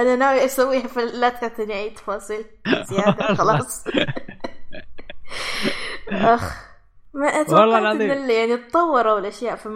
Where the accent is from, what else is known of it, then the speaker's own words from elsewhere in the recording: Saudi Arabia; واللي بناء على جبل طويق عندنا في السعودية